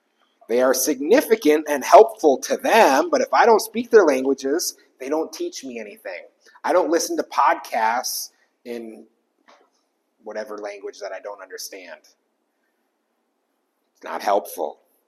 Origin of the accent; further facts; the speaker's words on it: United States; I know I'm an American. There's nothing I can do about that.